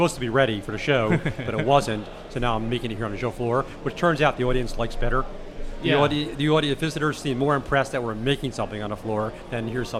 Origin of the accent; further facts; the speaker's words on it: New Jersey, United States; I'm 41 from New Jersey, and I'm a nerd.